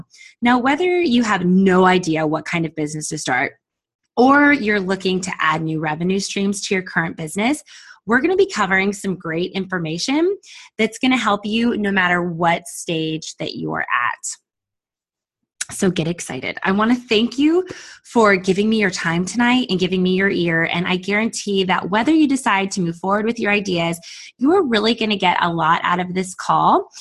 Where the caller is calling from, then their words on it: Monterey, California, United States; I'm calling in from Monterey, California.